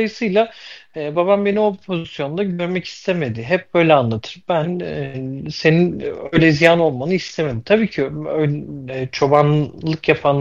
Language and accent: Turkish; Gelenbe, Manisa, Turkey; Manisa Kırkaç gelen biliyim